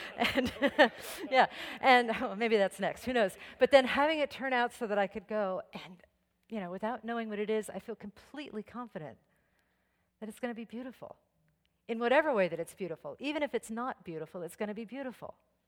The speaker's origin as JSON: {"language": "English", "town": "Briarcliff Manor", "region": "New York", "country": "United States", "tie": "born or raised there", "said": "when I was growing up in Briarcliff High School playing the piccolo"}